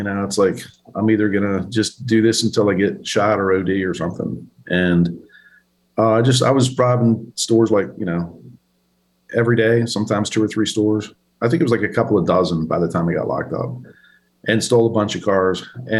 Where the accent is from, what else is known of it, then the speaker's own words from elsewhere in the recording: Baltimore, Maryland, United States; born there; I was born in 1965 in Baltimore City. My mother was 17 years old at the time.